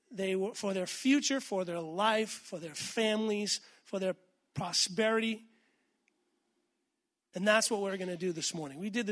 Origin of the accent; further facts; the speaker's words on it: New England, United States; also born or lived in Tulsa, Oklahoma; I mean, I came from New England, beautiful Vermont, New Hampshire, and you fly into Oklahoma and you're like, ugh, it's brown and flat.